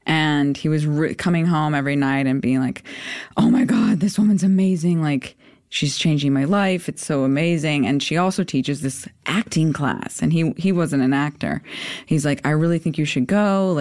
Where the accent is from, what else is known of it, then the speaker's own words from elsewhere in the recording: Chicago, Illinois, United States; now in Los Angeles, United States; You know, because I'm from Chicago. I trust people. I trusted people. LA makes you a little hardened